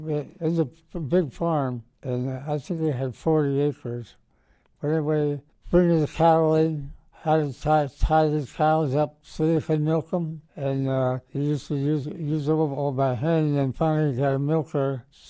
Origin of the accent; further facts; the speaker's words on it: Lebanon, Pennsylvania, United States; also born or lived in Annville; Well, I was born in Annville, Pennsylvania, and from there we had moved down to Lebanon